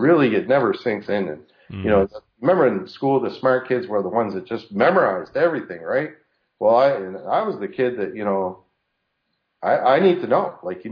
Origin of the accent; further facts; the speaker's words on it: Canada; I'm from Canada, so socialism and all this stuff